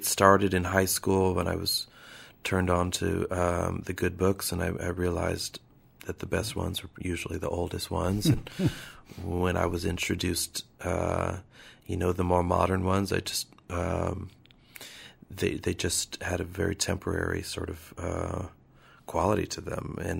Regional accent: Ventura, California, United States; now in Portland, United States; I grew up in Ventura, California. Just about, you know, maybe an hour north of L.A.

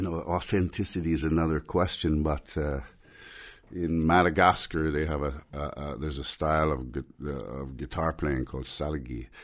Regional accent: Alberta, Canada; Some people say I have an accent, and I was born and raised in Alberta in Canada, and I hear, sometimes I notice that there's something funny going on with my speech, and I think I picked some of that up from my friend Ivor from the Faroe Islands.

